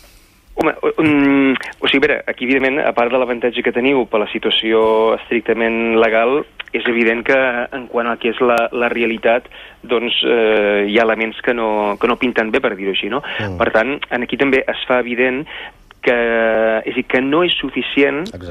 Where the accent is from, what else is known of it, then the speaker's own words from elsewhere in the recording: Catalonia, Spain; com a català